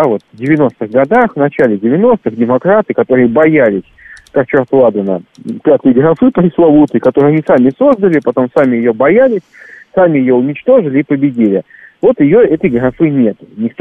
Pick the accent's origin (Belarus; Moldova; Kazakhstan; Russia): Russia; Saint Petersburg; Я из Санкт-Петербурга, у нас вымирает несколько народностей. У нас язык умирает.